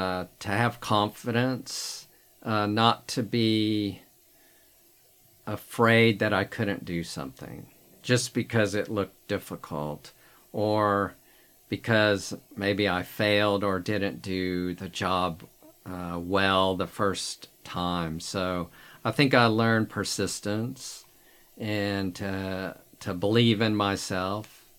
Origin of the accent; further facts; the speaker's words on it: United States; And particularly most people in Africa thought I was rich because I was American.